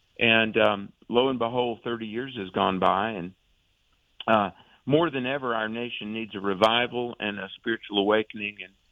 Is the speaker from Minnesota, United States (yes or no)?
no; Raleigh, North Carolina, United States; I'm staring at a picture from my home state of Raleigh, North Carolina.